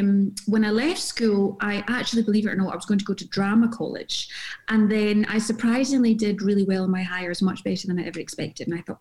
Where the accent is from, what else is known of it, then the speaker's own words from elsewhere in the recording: Glasgow, Scotland, United Kingdom; when I was growing up in Glasgow